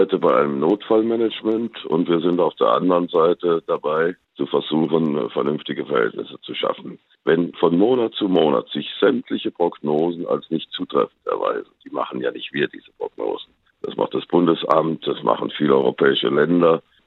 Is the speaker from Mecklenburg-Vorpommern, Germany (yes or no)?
no; Giessen, Hesse, Germany; Ich komme ja aus Gießen und ich bin unmittelbar dabei